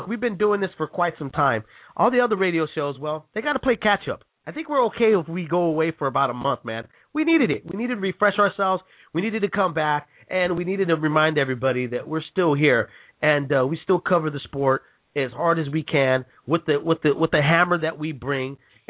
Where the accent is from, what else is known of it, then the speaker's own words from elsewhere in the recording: San Jose, California, United States; I'm from the Bay, with Sacramento. I'm not from Sacramento, I'm from San Jose, but, you know, I'm gonna be driving up to Sacramento, cover these events.